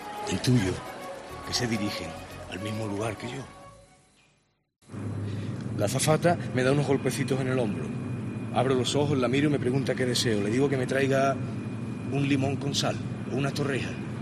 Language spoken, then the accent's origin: Spanish; Málaga, Andalusia, Spain; soy un cofrade malagueño y aquí estoy, en un lugar que me es familiar, en un teatro.